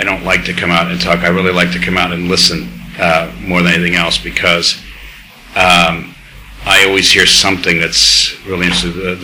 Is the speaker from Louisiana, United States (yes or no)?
no; Brooklyn, New York, United States; now in London, United Kingdom; But I'm a New Yorker right down to the core, and oddly enough, being here for 29 years, I also feel like I'm a Londoner, which is kind of strange when you hear me talk. But that's how it feels on the inside. Anyway, we grew up, I was born in Brooklyn.